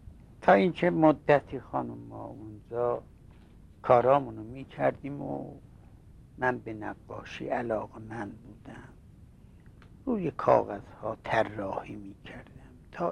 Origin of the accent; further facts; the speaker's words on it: Iran; accent: Azerbaijani; Persian is a second language; لهجه ای داشتم، الانم دارم، هر کسی با ما اولین دفعه صحبت بکنه میفهمی که ما آذربایجانی هستیم، آذری هستیم، از لهجه‌مون میفهمم.